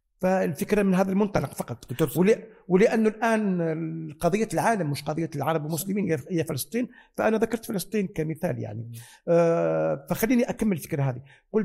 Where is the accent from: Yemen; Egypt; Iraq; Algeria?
Algeria; هنا عندنا في الجزائر نقول بأنه ثورة التحرير